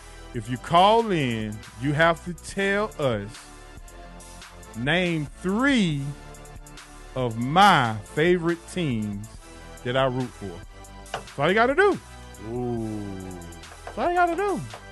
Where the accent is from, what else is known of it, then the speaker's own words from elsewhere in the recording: Atlanta, Georgia, United States; Just like I said, I'm from Bankhead, the Bankhead legend.